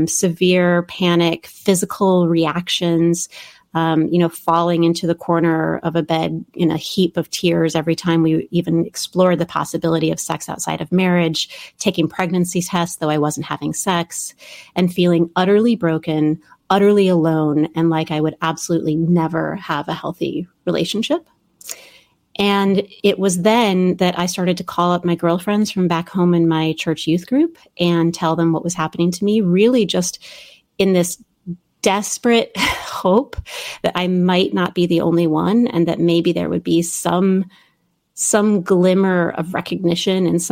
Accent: Midwest, United States; I was raised in the Midwest and became an evangelical Christian when I was in seventh grade

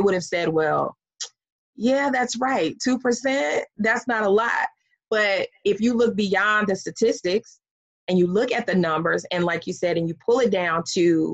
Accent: the South, United States; I'm from the South, so, you know, buckshots, right?

